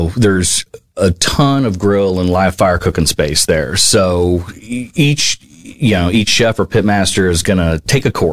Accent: Texas, United States; And then I grew up in Texas. So I had access to the best barbecue, the best Tex-Mex on the planet, in my opinion.

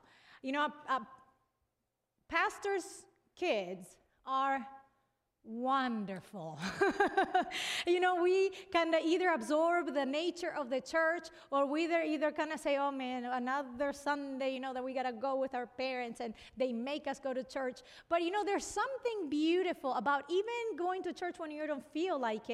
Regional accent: Argentina; also born or lived in Brazil; As you can tell, I have an accent. So I'm originally from Brazil. I grew up in Argentina as the child of missionaries.

